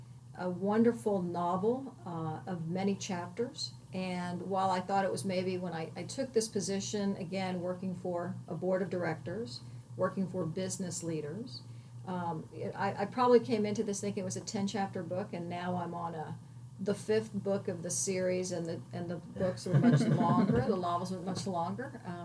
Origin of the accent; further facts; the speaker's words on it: Miami, Florida, United States; very lucky to have been born and raised in Miami, in the Miami that was the old Miami